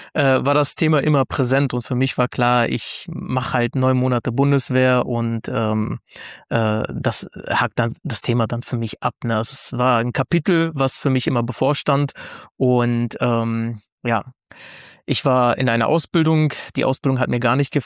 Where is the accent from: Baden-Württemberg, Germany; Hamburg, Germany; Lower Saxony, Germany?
Lower Saxony, Germany; Stadthagen; ich bin 35 Jahre alt. Ich komme ganz genau sogar aus Stadthagen. Das ist in der Nähe von Hannover, also ziemlich zwischen Hannover und Minden.